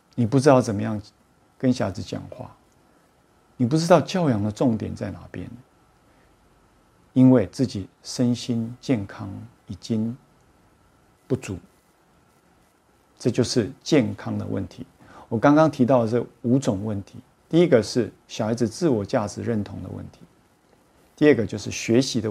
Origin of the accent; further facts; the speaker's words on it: Taiwan; 我是台湾的觉察老师